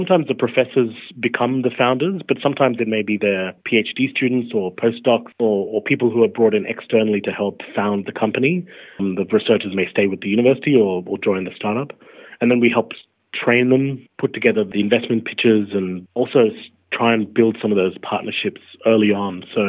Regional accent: St. Leonards, New South Wales, Australia; born there; I was born in Australia in Royal North Shore and St. Leonards, and my parents arrived in the late 70s to Australia. My parents actually moved from India. My mum is Goan and my dad is Parsi.

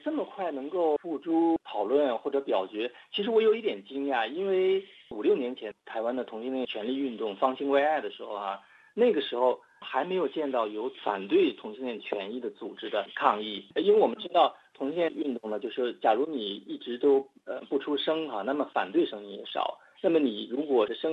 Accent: Beijing, China; 我是北京人，有一种范儿。

